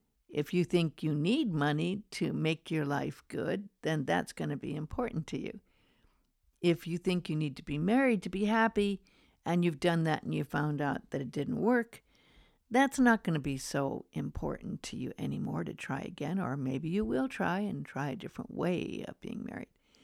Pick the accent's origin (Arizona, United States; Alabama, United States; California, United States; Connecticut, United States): California, United States; Beverly Hills; Now, I grew up in Beverly Hills in Hollywood